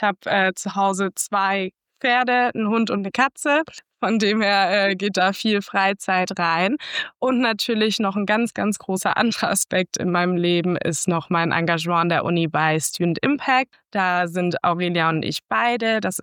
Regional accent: Baden-Württemberg, Germany; now in St. Gallen, Switzerland; ich bin 24 Jahre alt. Ich komme aus der Nähe von Stuttgart, also aus Süddeutschland, wohne jetzt aber schon über 5 Jahre primär in der Schweiz, im wunderschönen St. Gallen

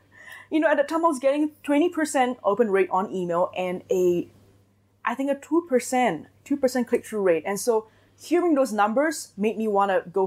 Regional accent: Singapore; English is a second language; now in Mexico City, Mexico; even though I am not originally from Mexico City.

